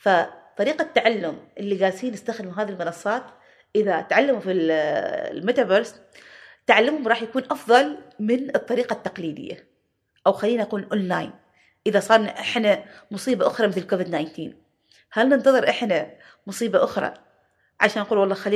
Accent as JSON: {"language": "Arabic", "country": "Oman", "said": "يعني حتى عندنا على فكرة إحنا عمانيين"}